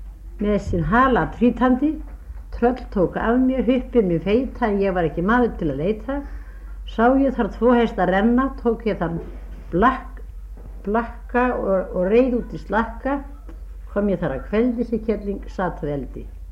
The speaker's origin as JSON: {"language": "Icelandic", "region": "Northeastern Region", "country": "Iceland", "said": "Við erum systur Norðan og Þingarsýslu og Grýtubakkar hreppi. Það er austan Eyjafjarðar sko."}